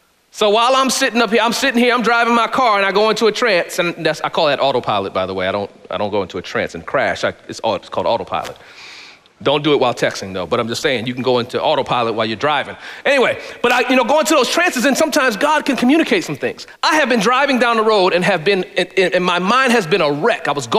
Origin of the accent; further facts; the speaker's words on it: Connecticut, United States; moved away as an adult; this is the first time I'm moving from Connecticut. I'm only like, you know, 25, 26 years old, got a new job.